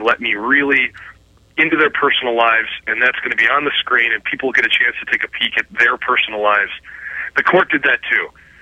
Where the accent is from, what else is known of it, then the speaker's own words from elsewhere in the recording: Cleveland, Ohio, United States; I was a kid from Cleveland, Ohio, who had never made a film